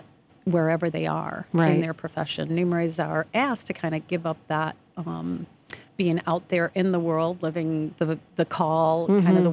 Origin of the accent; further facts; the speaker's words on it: Glenview, Illinois, United States; I grew up outside of Chicago in Glenview.